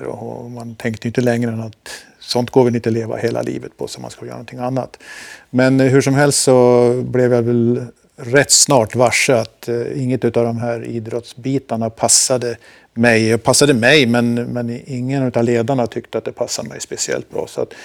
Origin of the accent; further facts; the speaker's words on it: Forsa, Gävleborg County, Sweden; Jag kommer från en liten by i Hälsingland som heter Forsa.